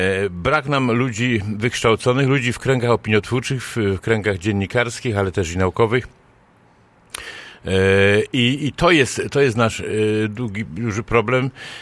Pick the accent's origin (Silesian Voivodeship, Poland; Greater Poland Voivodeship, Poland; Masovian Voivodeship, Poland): Greater Poland Voivodeship, Poland; Poznań; Chociaż jestem z poznaniakiem